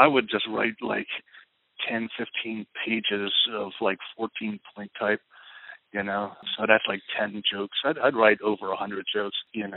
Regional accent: United States; he is the president of the United States, and I'm an American, so fuck it.

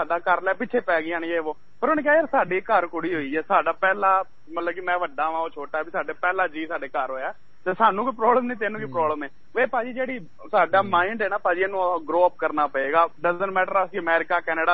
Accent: Haryana, India; ਮੈਂ ਹਰਿਆਣੇ ਤੋਂ ਬਿਲੋਂਗ ਕਰਨਾ ਭਾਜੀ ਤੇ ਮੈਨੂੰ ਸਾਡੇ ਮੈਂ ਸੀਬੀਐਸਈ ਬੋਰਡ ਪੜਿਆ ਸੀਗਾ ਨਾ ਭਾਜੀ ਤੇ ਉੱਥੇ ਨਾ ਸਾਨੂੰ ਪੰਜਾਬੀ ਨਹੀਂ ਸੀਗੀ

